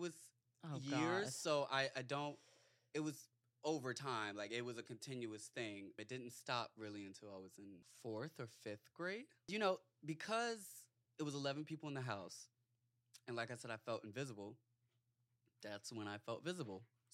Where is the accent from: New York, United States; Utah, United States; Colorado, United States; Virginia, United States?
Virginia, United States; So I'm from Southern Virginia, and my family's really Southern.